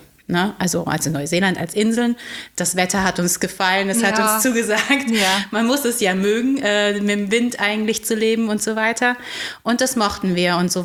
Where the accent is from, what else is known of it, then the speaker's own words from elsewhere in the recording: Heidelberg, Baden-Württemberg, Germany; Also ich bin in Heidelberg oder in der Nähe von Heidelberg zur Schule gegangen.